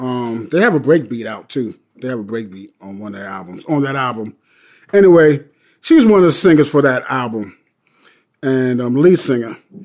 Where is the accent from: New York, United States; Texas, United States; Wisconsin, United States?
New York, United States; Bronx; Well, in a way, I lived in the Bronx, then I moved to Queens, Hollis Avenue, and then my mother and father got divorced in the 70s. And then we went back to the Bronx